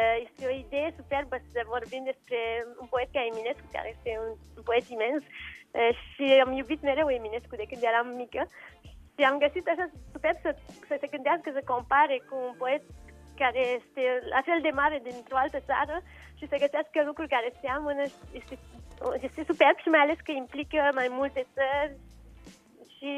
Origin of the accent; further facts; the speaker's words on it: Romania; now in Canada; eu sunt în Canada 25 de ani, am vrut să cânt de când eram mică în România.